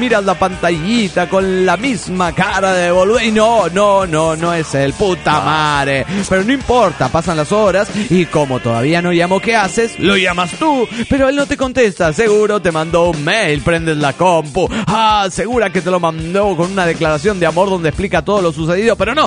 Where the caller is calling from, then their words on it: Juliaca, Puno, Peru; de Juliaca, Perú.